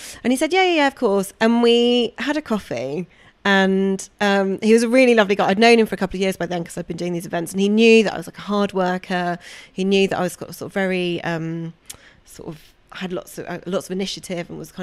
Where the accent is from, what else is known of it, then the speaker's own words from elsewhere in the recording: United Kingdom; I think part of it is just being British and being like, you can't do that.